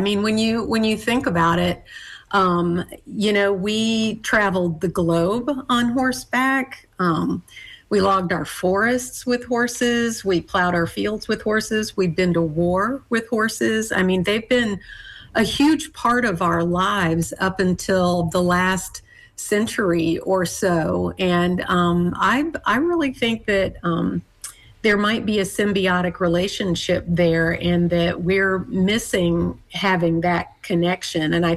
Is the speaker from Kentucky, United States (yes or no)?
yes; Bowling Green, Kentucky, United States; I grew up in Bowling Green, Kentucky, it was relatively inexpensive to have horses there.